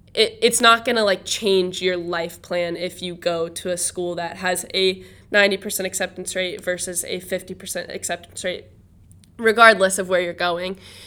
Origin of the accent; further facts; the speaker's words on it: Kentucky, United States; because I'm originally from Kentucky, and the college ideal is very, very different there.